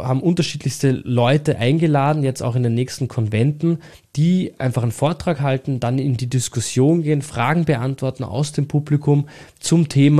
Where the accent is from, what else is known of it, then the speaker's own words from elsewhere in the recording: Austria; In den Bergen bei uns in Österreich.